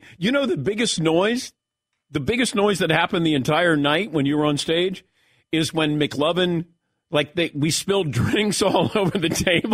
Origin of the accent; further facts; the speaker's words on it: Midwest, United States; Well, I'm from the Midwest, so I would say St. Louis.